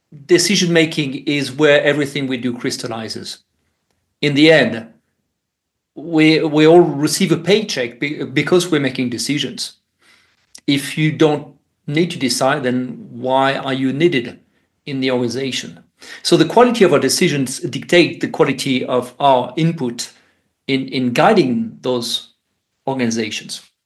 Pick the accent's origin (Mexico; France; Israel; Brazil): France; moved away as an adult; now in Switzerland; First, I grew up in France and then did my graduate work in the United States.